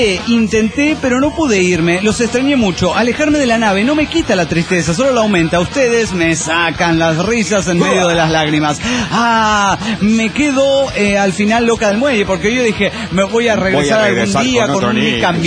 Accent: Cuba; Soy un cubano cuya conexión de internet es una mierda

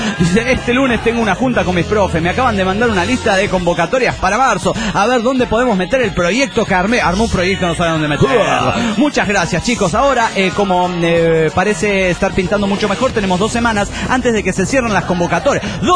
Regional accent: Bolivia; No les digo desde La Paz, Bolivia, porque estoy haciendo turismo por mi tierra boliviana. fui para Oruro, para Potosí, sí. Fui para Beni y ahora estoy en Cochabamba.

